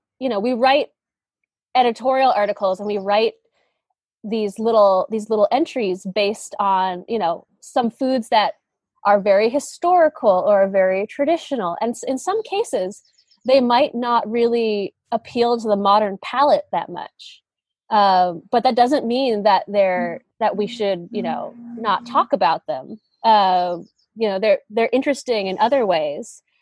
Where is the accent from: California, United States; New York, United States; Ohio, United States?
California, United States; I'm from the California Bay Area.